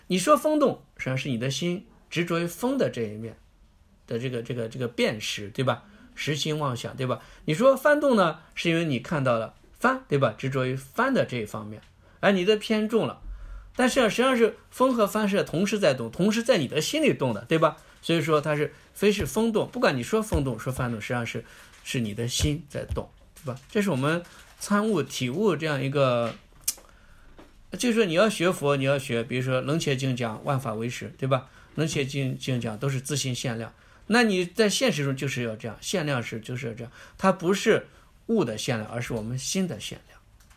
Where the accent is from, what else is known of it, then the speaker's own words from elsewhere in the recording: China; 那我们中国人会叫住。